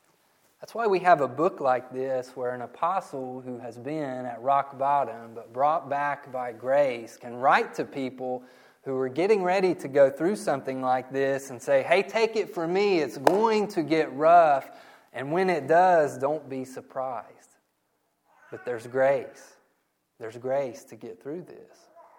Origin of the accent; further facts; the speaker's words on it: Ohio, United States; born there; Yes, I was born in Ohio. Yes, I'm an American, but by birth and by virtue of my birth here in this country